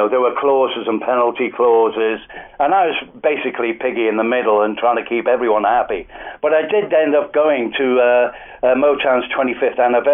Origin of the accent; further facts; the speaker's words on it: Liverpool, North West England, United Kingdom; accent: Scouse; now in London, United Kingdom; I was, you can tell from the accent, I'm a Scouser, but a bit of a posh one now, being up in London too long. But I started off in Liverpool in the 60s